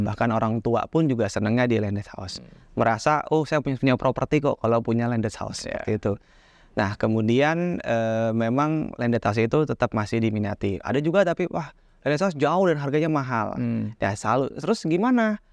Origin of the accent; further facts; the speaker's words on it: Jakarta, Indonesia; born there; saya posisinya tinggal di sana, dulunya memang tinggal, saya lahir di Jakarta loh Bapak Ibu semuanya gitu ya.